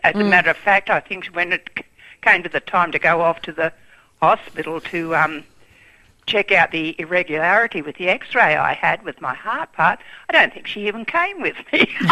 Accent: Atherton, Queensland, Australia; I'm from Atherton in Far North Queensland

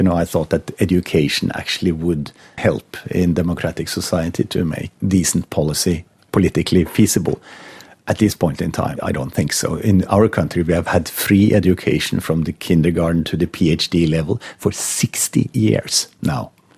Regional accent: Norway; English is a second language; And luckily, I come from Norway.

